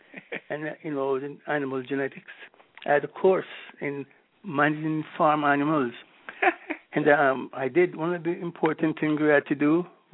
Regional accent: Kingston, Jamaica; Well, I'm a Kingston boy. I was born in Kingston.

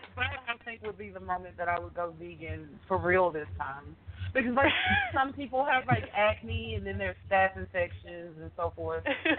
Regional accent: Texas, United States; I'm from Texas. I can't help you.

